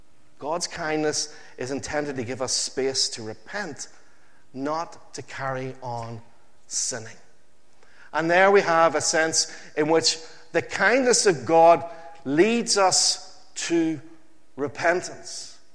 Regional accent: Portadown, Northern Ireland, United Kingdom; When I grew up in Portadown, there are street preachers every Saturday afternoon.

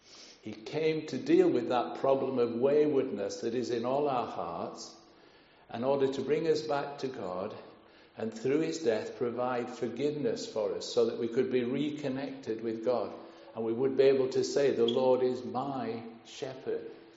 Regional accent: Yorkshire and the Humber, United Kingdom; Where I grew up in Yorkshire, we like to play Crown Green Bowls.

